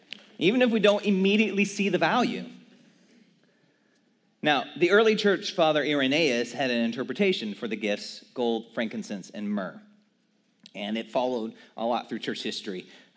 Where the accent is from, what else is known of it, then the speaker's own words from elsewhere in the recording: Texas, United States; Look, I know I'm a Texan, but I don't have pocket knives on me, guys.